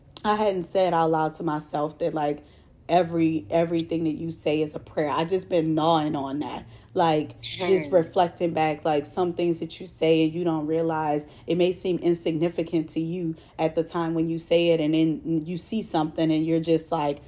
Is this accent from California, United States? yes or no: no; New Orleans, Louisiana, United States; now in Houston, United States; I said I'm from New Orleans. Now the rest of them, they from wherever they from. But me, I'm from here.